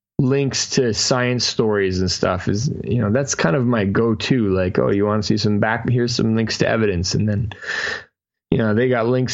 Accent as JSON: {"language": "English", "town": "Vancouver", "region": "British Columbia", "country": "Canada", "tie": "born or raised there", "said": "I'm from Vancouver. So, pretty standard version of spirituality for Vancouver is what I grew up around."}